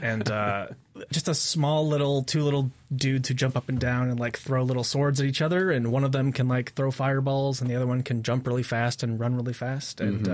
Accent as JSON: {"language": "English", "town": "Bethel", "region": "Alaska", "country": "United States", "tie": "born or raised there", "also_born_or_lived": "Washington", "said": "I was born in the Pacific Northwest in a very small city near Seattle. Mm-hmm. But my parents moved me up there when I was, 7 or 8."}